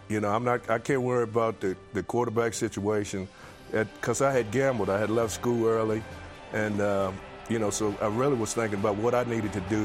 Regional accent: Paterson, New Jersey, United States; born there; I was born in Patterson, so I was coming back home.

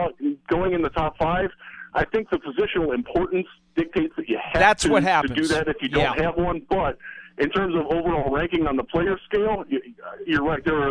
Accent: Cleveland, Ohio, United States; Again, Cleveland is an odd animal. It's my hometown, and you'll note that I'm not a Browns fan, even though I grew up there.

